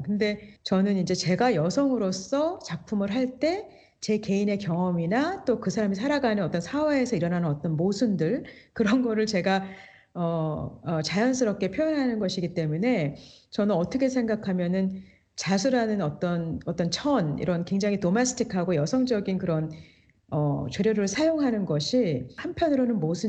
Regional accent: South Korea; now in United States; 저는 1세대 이민자로서 어떻게 보면 굉장히 한국적인 사고방식을 하는 미국 사람인 거잖아요.

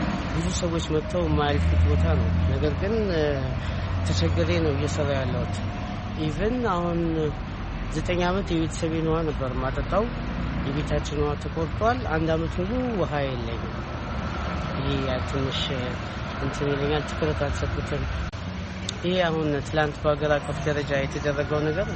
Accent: Dire Dawa, Ethiopia; ከዚራ ውስጥ ድሮ ተወልደን ያደግንበት አካባቢ ምንም ፀሐይ መጥቶን አያውቅም።

